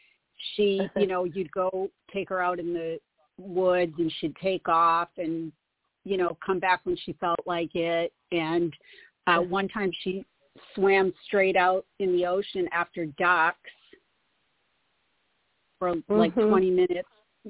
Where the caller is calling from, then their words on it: New Hampshire, United States; I'm calling from New Hampshire.